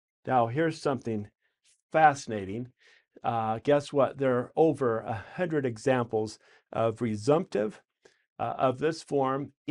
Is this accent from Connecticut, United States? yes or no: no; Idaho, United States; I like 5-cent terms because I'm from Idaho.